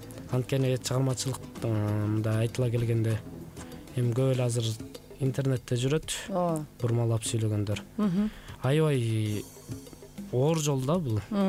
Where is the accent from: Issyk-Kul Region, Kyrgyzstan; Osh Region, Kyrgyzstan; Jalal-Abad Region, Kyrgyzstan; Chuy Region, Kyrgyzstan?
Issyk-Kul Region, Kyrgyzstan; Darkhan; мен Дархандан болом, Чете өз район Дархан айылынан болом. Дархан айылыбызда эки мектеп бар.